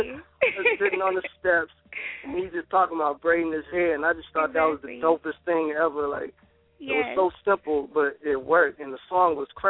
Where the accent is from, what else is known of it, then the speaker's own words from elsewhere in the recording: Memphis, Tennessee, United States; I was raised in North Memphis, and it's like, you know, most people know it's crazy down there, man.